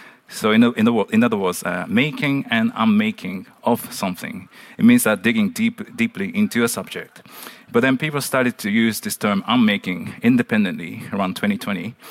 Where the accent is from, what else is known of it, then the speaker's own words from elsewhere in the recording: Japan; also born or lived in Netherlands; but I'm just started my PhD, engineering PhD, remotely from my hometown in Japan. I'm really sort of living in between the Netherlands and Japan right now.